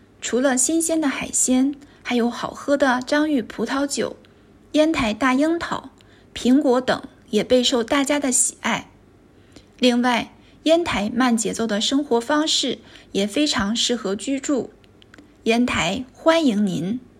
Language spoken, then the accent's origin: Japanese; Yantai, Shandong, China; Japanese is a second language; 中国山東省、煙台出身です。